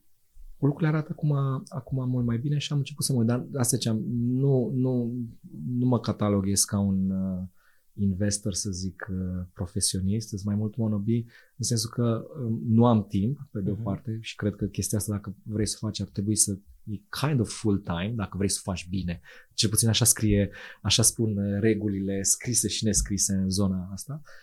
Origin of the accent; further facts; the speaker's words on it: Sibiu, Sibiu County, Romania; culmea că și ei sunt din Sibiu